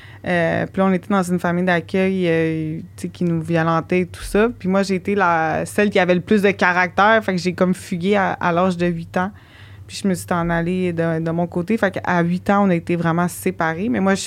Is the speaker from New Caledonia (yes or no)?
no; Montreal, Quebec, Canada; vu que j'ai grandi à Montréal, tu sais, c'est sûr qu'ils savent que je viens pas de là-bas, là.